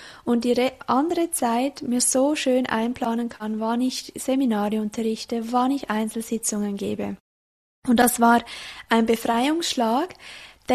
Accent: Zurich, Switzerland; hier in Kriessen, also hier im Rheintal in St. Gallen, Kanton St. Gallen, und ich bin aufgewachsen im Kanton Zürich und arbeitete da in Zürich am Stadelhofen

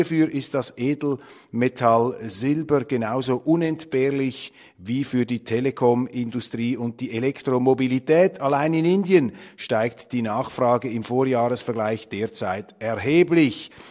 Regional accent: Switzerland

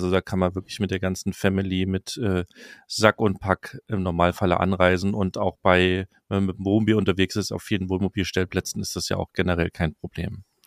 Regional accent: Saxony, Germany; meine Heimat Sachsen

